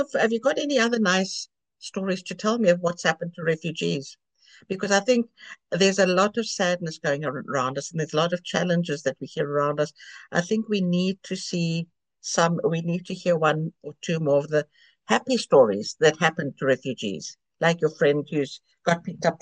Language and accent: English; South Africa; now in Greece; I mean, it's hard for me because I grew up in South Africa, so I never used the bus. I used the car. I moved to Greece and I had a car.